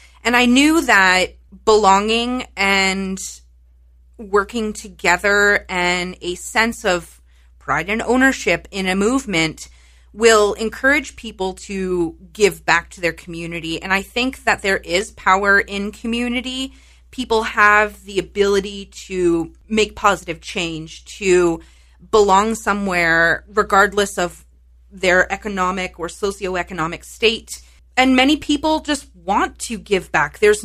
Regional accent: St. Thomas, Ontario, Canada; then came back to St. Thomas, which is my hometown, and knew that I had friends and family on the streets.

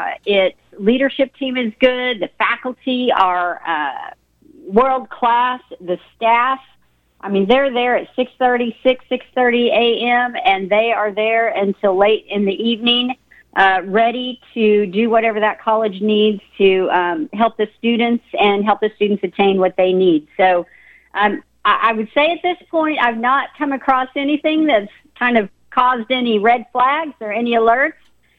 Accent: Missouri, United States; I'm from Southwest Missouri, and so it's only about 4 hours to that area.

